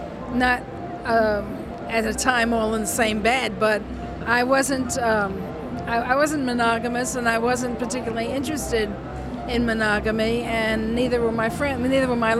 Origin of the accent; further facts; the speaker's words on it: Brooklyn, New York, United States; moved away as an adult; I was born in Brooklyn, and I think that's what I was doing the first 34 years of my life. But since I moved out west, I have never really wanted to be back.